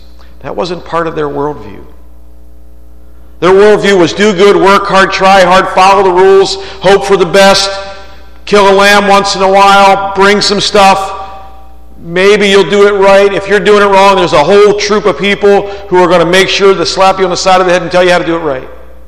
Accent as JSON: {"language": "English", "town": "Baltimore", "region": "Maryland", "country": "United States", "tie": "born or raised there", "said": "I grew up in Baltimore. We could barely put three sentences in a row correctly. If we did, the city stopped for a moment of silence."}